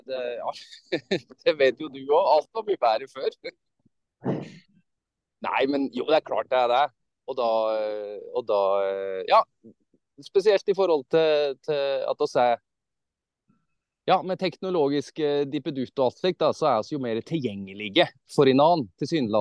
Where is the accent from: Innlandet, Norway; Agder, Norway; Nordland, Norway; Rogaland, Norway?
Innlandet, Norway; Dombås; Jeg er oppvokst på Dombås.